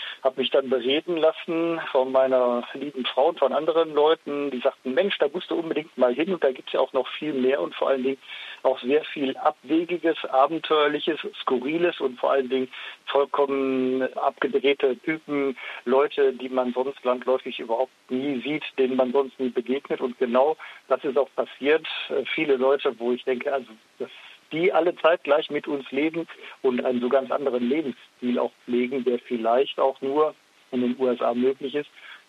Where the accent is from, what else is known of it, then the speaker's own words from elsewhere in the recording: Essen, North Rhine-Westphalia, Germany; ich komme aus Essen